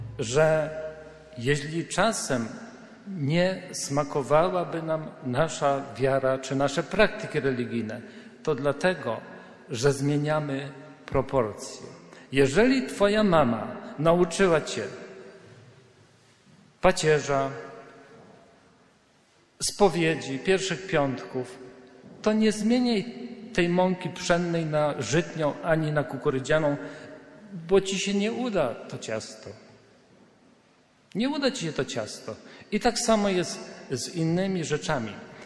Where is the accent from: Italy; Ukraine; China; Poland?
Poland; Brzesko, Lesser Poland; Ja pochodzę tutaj z Brzesk, Bochnia, z tych stron.